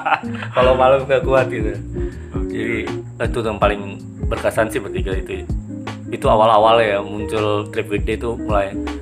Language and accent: Indonesian; Jakarta, Indonesia; accent: Jakarta; saya kan kebetulan logatnya Jakarta banget ya, sosok Jawa gitu.